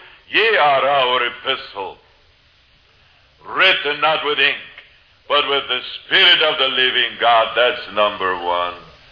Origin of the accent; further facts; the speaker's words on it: Switzerland; When Brother Lardong traveled through Switzerland with me, I took him to my hometown.